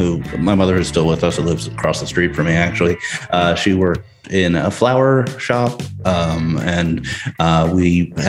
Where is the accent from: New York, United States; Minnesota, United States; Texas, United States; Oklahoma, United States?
New York, United States; New York City; No, I'm from New York City. I grew up in Manhattan, lived in Manhattan almost my whole life.